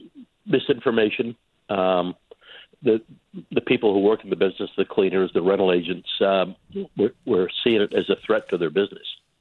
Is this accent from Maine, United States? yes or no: yes; Harpswell, Maine, United States; We have most coastline of any town in the state. And even I grew up on Bailey Allen, and as a kid in the summertime, you know, those rental properties were full all the time.